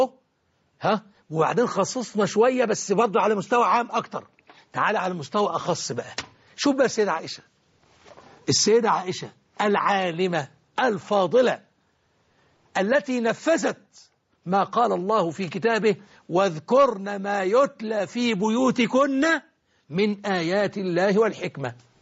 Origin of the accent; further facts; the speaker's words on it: Egypt; في أجزاء كثيرة من بلدنا مصر العزيزة